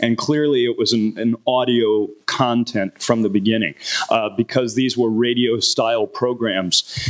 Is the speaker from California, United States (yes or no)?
no; Colorado, United States; now in Atlanta, United States; I grew up in Eastern Colorado and moved to Atlanta 6 months ago.